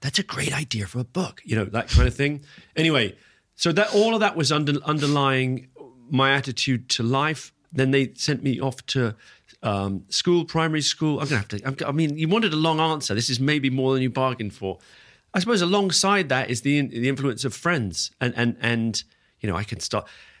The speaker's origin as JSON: {"language": "English", "region": "London", "country": "United Kingdom", "tie": "born or raised there", "also_born_or_lived": "Singapore", "said": "So I was raised, I was born in Singapore, where they were teaching. My brother was born in Uganda, where they were teaching at that time, my older brother. But then they settled in London."}